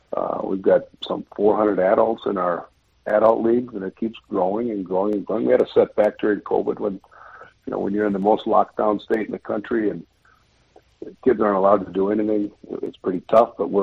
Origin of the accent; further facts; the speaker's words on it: Minnesota, United States; You know, I grew up in Minnesota, and kids get a chance.